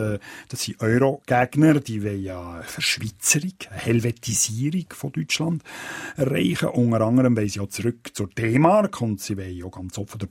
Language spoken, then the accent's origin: German; Switzerland; ich bin ja erwachsen, ich bin Schweizer.